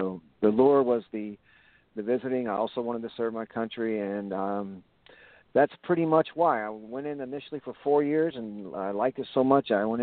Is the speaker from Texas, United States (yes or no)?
yes; Houston, Texas, United States; now in Chicago, United States; Okay, I'm calling from outside Chicago, and I'm originally from Houston.